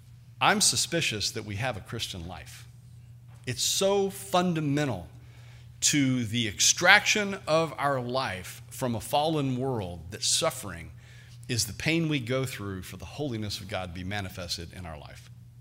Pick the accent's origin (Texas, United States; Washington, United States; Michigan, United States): Texas, United States; Nevada; I'm from Nevada, Texas.